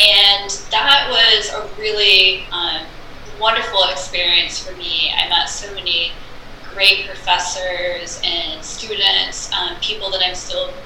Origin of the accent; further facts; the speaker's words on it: Lafayette, Indiana, United States; And for me, I grew up in Lafayette, Indiana, and in a rural area, and I was fortunate to have my grandparents live nearby.